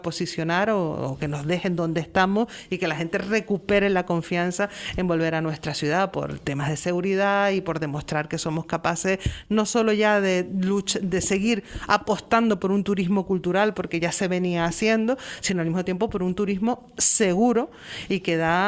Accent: Canary Islands, Spain; para eso está nuestra representación como canarios en el Congreso de los Diputados

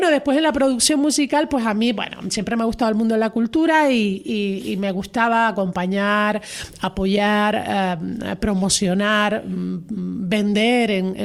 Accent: Canary Islands, Spain; crecí, me eduqué y me hice la persona que soy a las faldas del Teide, la parte alta de La Orotava.

